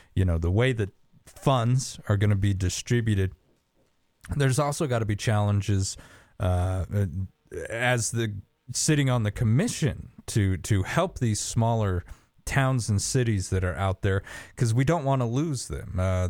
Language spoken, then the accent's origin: English; Auburn, Wyoming, United States; growing up in Auburn as a kid, you know, for individuals who know where Auburn is, it is just a very, very small town out in the middle of nowhere, Wyoming.